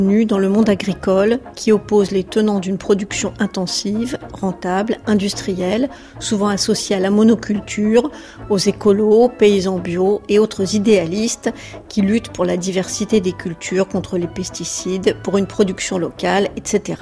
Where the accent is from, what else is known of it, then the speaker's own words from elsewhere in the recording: Bourgogne-Franche-Comté, France; Je suis une fille du pays, tout simplement. Donc, je suis née dans le Morvan et je voulais rester dans le Morvan, tout simplement pour y vivre et élever mes enfants. Dans les années 80, je me suis installée, donc seule, avec 130 brebis, sur une surface de 30 hectares.